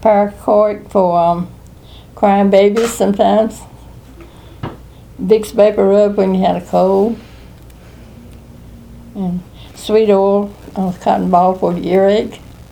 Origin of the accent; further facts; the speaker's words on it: North Carolina, United States; I grew up in Nash County, right where I stay right now.